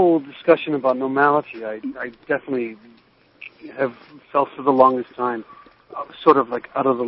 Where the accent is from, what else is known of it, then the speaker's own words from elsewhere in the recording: Los Angeles, California, United States; I grew up in Los Angeles.